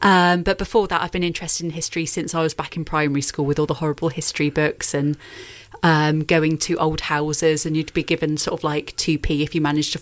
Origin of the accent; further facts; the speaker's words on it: Bryston, United Kingdom; A little bit of the north, but I grew up in Bryston.